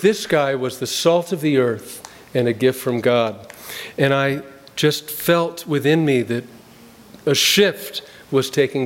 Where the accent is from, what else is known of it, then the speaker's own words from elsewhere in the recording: Summit, New Jersey, United States; In my hometown in Summit, New Jersey, Calvary Episcopal Church, a big church, and they used to put a ton of live Christmas trees in the front of the church.